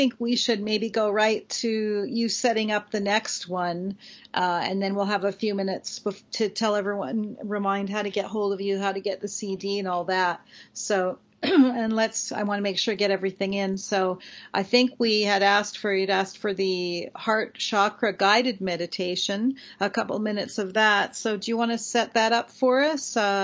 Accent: Vancouver, British Columbia, Canada; I grew up in Vancouver, BC

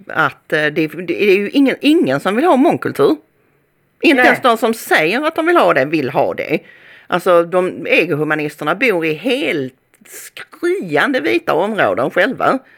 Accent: Malmö, Skåne, Sweden; Måtte djävulen ta er för det ni har gjort med mitt Malmö. Jag känner sån sorg för min hemstad

